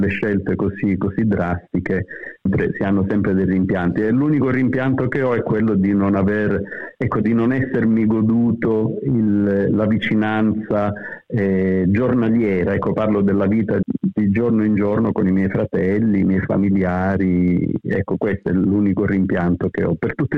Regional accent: Caltanissetta, Sicily, Italy; also born or lived in Palermo; a Palermo primi 3 anni delle elementari, poi sono tornato a Caltanissetta. Comunque sono cresciuto a Caltanissetta, la mia adolescenza è stata a Caltanissetta, l'università ovviamente a Palermo

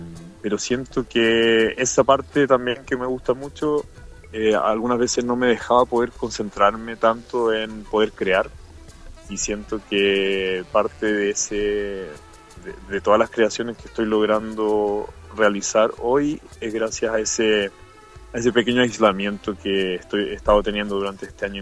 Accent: Santiago, Santiago Metropolitan Region, Chile; now in Australia; En Chile, cuando mi familia somos de Santiago, siempre la gran ciudad, la jungla de concreto

